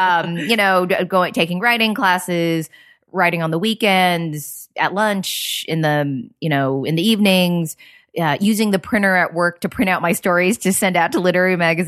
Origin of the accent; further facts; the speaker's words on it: California, United States; So I grew up in the Bay Area.